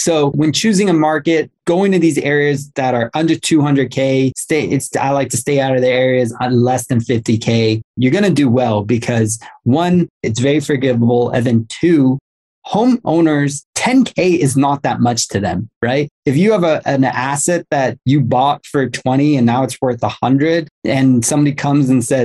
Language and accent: English; Los Angeles, California, United States; I'm from Los Angeles.